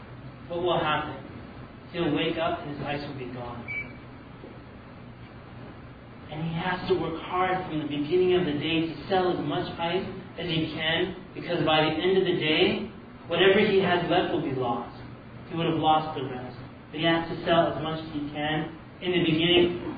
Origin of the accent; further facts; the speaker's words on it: Canada; where I was growing up in Canada